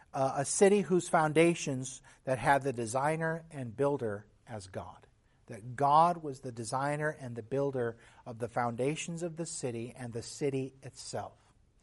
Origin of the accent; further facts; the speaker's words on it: Texas, United States; I'm also from Texas.